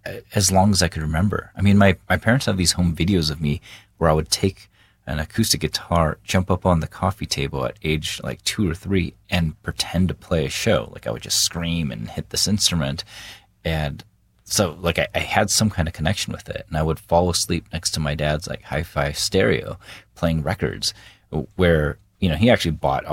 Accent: San Diego, California, United States; Well, I grew up in San Diego, California, and I think a lot of people are surprised because they assume San Diego is a very diverse place, but this is in the early 80s

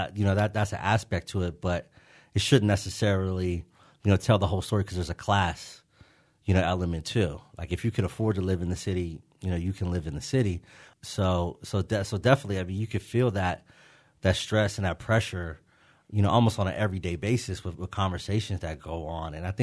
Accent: Pittsburgh, Pennsylvania, United States; Growing up in Pittsburgh, I grew up at the height of the steel collapse. I was born in 1976. I'm from a generation that I always say I can remember the old Pittsburgh.

